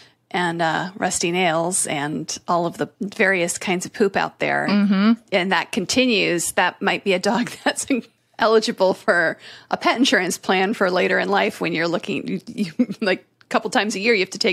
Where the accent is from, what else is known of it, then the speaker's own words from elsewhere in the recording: Connecticut, United States; I grew up in Connecticut, where everybody was in the insurance industry.